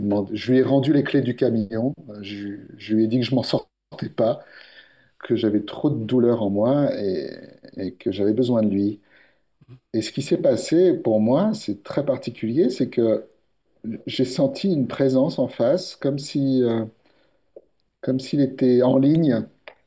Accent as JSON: {"language": "French", "town": "Paris", "region": "Île-de-France", "country": "France", "tie": "born there", "said": "j'ai 51 ans, je suis né à Paris, dans une famille très, très diverse. Il y avait de tout. Au niveau de mes grands-parents, il y avait du Piémont italien"}